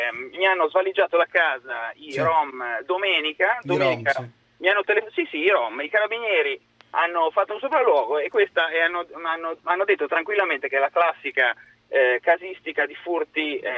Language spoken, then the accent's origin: Italian; Bordighera, Liguria, Italy; now in Milan, Italy; Io sono di Bordighera, che è in provincia di Imperia